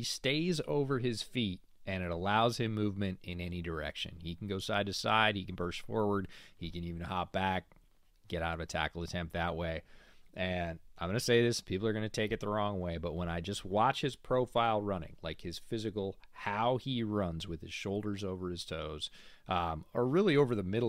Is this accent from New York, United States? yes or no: yes; New York, United States; And I grew up right near Syracuse.